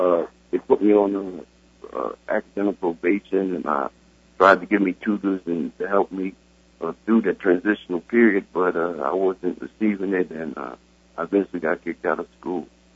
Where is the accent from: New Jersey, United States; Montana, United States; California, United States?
New Jersey, United States; Oh, Joe, I'm originally from North New Jersey. I had a good childhood.